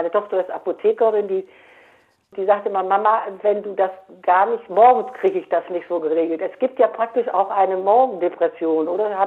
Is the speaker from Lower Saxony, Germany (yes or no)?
yes; Osnabrück, Lower Saxony, Germany; evangelische Kirche, ich komme aus Osnabrück.